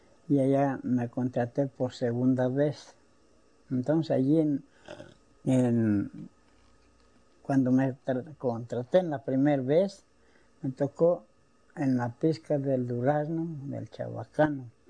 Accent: Michoacán, Mexico; No, soy de Michoacán. En Michoacán.

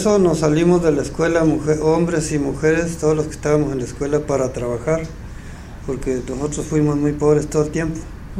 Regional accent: Colonia Juárez, Chihuahua, Mexico; moved away; Nací en Colonia San Diego, municipio Casagrandes.

